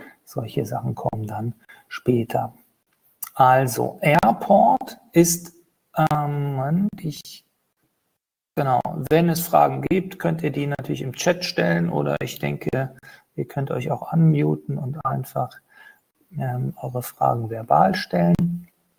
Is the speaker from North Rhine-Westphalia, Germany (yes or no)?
yes; Cologne, North Rhine-Westphalia, Germany; Ich komme aus Köln